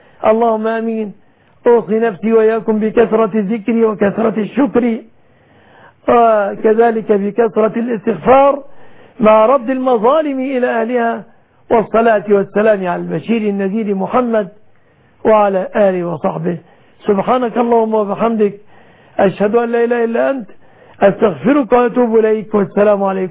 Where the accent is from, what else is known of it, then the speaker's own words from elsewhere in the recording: Egypt; بلادنا مصر